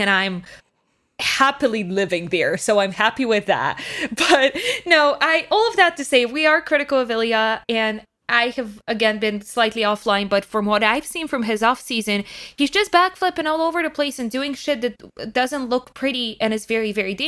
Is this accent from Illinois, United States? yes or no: yes; Chicago, Illinois, United States; I've just like been born and raised in Chicago